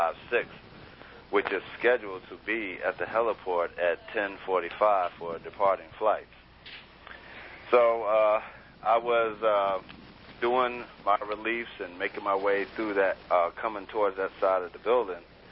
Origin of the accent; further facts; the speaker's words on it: New York City, New York, United States; first thing that came to my mind is New York City, because I'm from New York, and I started thinking about my parents.